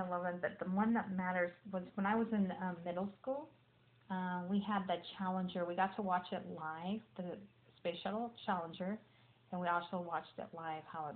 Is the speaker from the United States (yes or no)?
yes; Delano, California, United States; I am from Delano, California, 40 miles away from here.